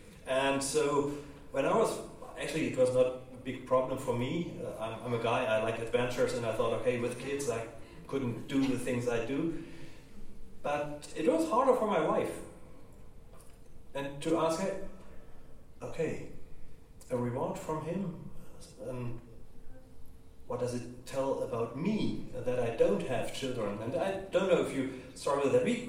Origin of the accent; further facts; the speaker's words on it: Germany; accent: German; English is a second language; my accent is German.